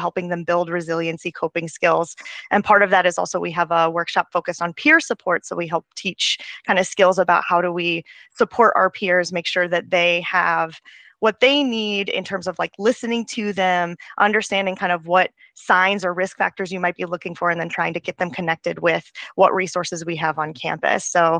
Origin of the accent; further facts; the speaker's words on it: the South, United States; one of the unique things about being like Middle Eastern and particularly growing up in the South and then like working as a professional in the South